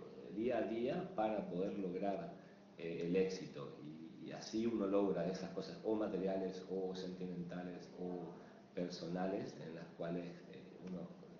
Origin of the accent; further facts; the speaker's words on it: Posadas, Misiones, Argentina; moved away; also born or lived in United States / Chile; fue la primera vez que salí de Posadas y terminé estudiando en Estados Unidos, tratando de conocer un poco, experimentar cosas nuevas.